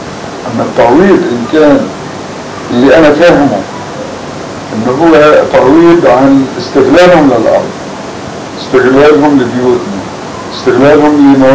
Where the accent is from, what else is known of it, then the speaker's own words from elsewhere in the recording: Palestine; ليش ما نحن يعني كفلسطينيين ما نأخذ حقنا؟